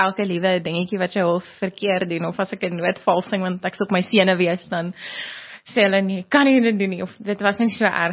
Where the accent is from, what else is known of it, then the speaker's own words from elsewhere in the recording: Free State, South Africa; Van die Vrystaat, wat oulik is, want ons kom altyd van die Vrystaat af